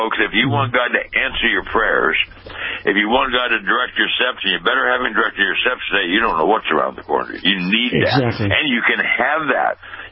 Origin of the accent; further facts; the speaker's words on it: Pasadena, California, United States; I was born and raised in Pasadena.